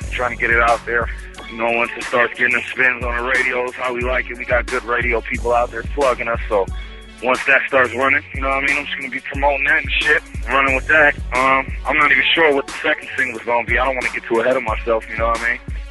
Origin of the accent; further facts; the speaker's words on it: South San Francisco, California, United States; I'm from the hood. I'm from Cypress Block, east side, south San Francisco.